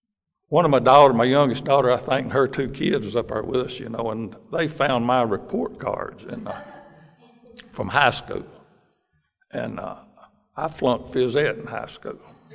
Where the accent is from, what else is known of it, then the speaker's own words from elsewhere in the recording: Gallatin, Tennessee, United States; also born or lived in Sparta / South Pittsburgh; we moved from South Pittsburgh to Gallatin in 1953. And so I grew up in Gallatin. You know, I was originally from Sparta over in eastern Tennessee, but that's where I grew up.